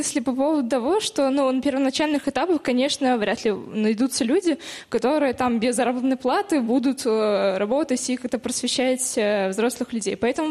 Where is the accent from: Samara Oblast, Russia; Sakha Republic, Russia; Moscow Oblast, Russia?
Moscow Oblast, Russia; мне 17 лет, я из Московской области. В этом году поступила в 11 класс Одинцовского лицея номер 10.